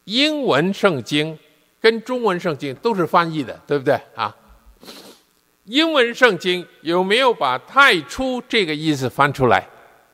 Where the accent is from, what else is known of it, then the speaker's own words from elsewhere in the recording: China; 最低限度在我们中国人当中，有一些也参与他们聚会的人，他们应该明白。